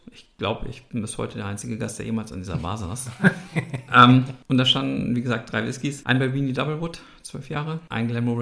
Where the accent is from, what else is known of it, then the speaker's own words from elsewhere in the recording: Münster, North Rhine-Westphalia, Germany; Ich komme eigentlich aus Münster